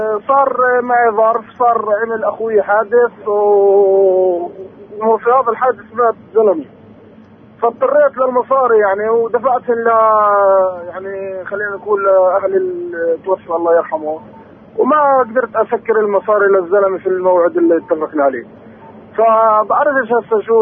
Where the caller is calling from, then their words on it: Kafr ad-Dik, West Bank, Palestine; حبيبي من كفر الديك.